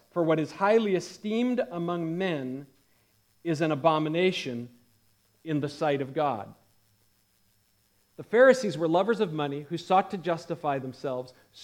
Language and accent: English; Iowa, United States; We had a place like that where I grew up in Iowa.